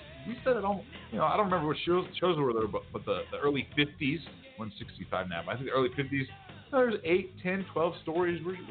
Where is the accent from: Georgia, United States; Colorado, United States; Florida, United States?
Colorado, United States; Aurora; also born or lived in Jefferson County; Cause I was born in Aurora and I was in Jefferson County at the time of Columbine.